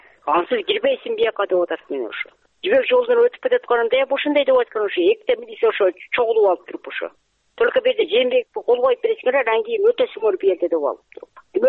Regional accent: Uzgen, Osh Region, Kyrgyzstan; Өзгөндөн болом.

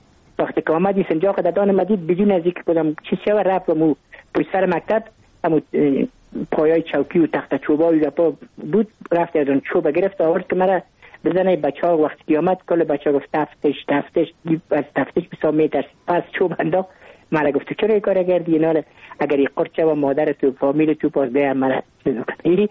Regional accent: Kabul, Afghanistan; ما متولد کابل هستم، در نایی اول کابل تولد شدیم.

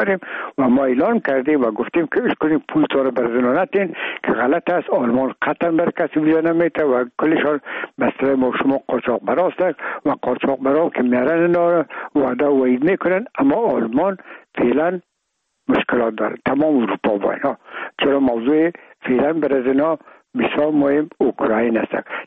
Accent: Afghanistan; میگم ما افغان هستیم

